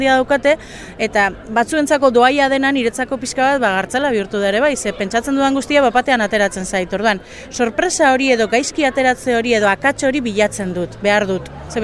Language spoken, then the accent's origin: Basque; Bilbao, Basque Country, Spain; marrazkilaria naiz, bilbotarra naiz